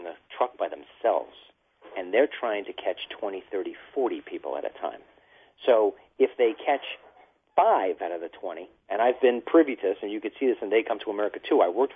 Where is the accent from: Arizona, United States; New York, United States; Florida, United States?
New York, United States; You know, I'm from New York, and, you know, in New York, you'll go around and you'll see there's two cops to every car